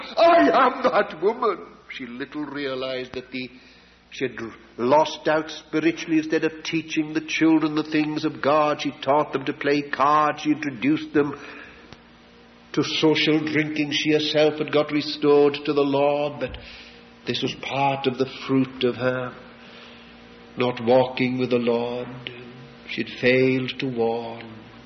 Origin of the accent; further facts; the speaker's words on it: Llanelli, Wales, United Kingdom; walking through the hometown of, it was called Llanelli, my hometown, walking through the high street